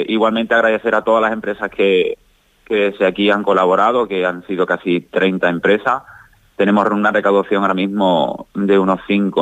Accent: Villanueva de la Serena, Extremadura, Spain; now in Sanlúcar de Barrameda, Spain; yo soy de Villanueva de la Serena, de un pueblo de Badajoz, de la provincia de Badajoz y de la comunidad autónoma extremeña. Pero llevo viviendo en Sanlúcar de Barrameda por unos 15 años porque me enamoré de una sanluqueña y me quedé allí

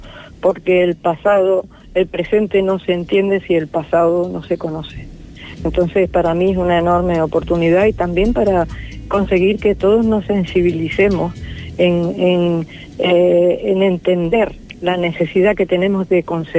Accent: Tenerife, Canary Islands, Spain; en cada una, yo soy de Tenerife y hay una cultura del agua diferente

